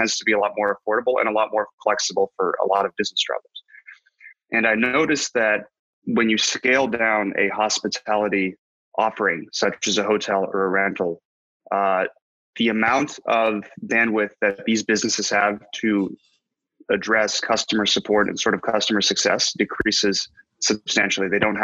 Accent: Cambridge, Massachusetts, United States; I'm from Boston. I grew up in Cambridge in Boston. I went to school at BU for computer engineering.

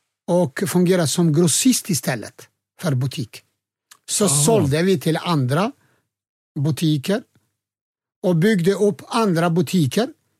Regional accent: Kosovo; fast jag kommer från Kosovo, jag är muslim själv

